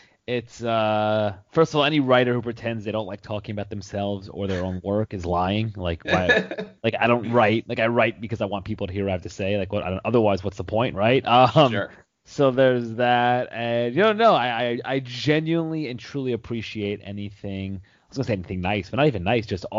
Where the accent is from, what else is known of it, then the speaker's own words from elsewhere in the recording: New York, United States; I grew up in New York and grew up a Knicks fan.